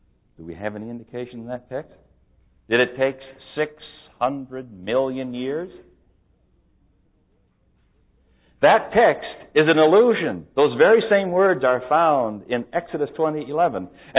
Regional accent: California, United States; This is my home state. And it's so nice to be home in California.

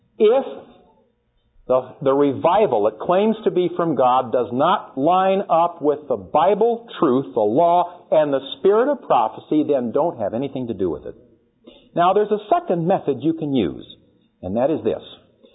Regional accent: Santa Monica, California, United States; I was born in Santa Monica. From where I was born and grew up, you could about take a handful of buckshot and hit every studio in the L.A. area.

